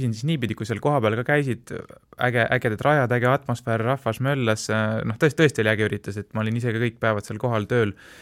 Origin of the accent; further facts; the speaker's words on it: Pärnu, Pärnu County, Estonia; ma olen küll Pärnust pärit, aga ma käin viimasel, noh, selles mõttes piisavalt harva, kuna ma ei ela enam seal